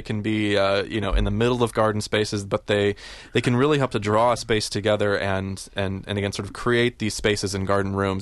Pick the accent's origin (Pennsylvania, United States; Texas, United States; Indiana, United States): Indiana, United States; I am born and raised in Indiana, so I saw Indianapolis and got very excited.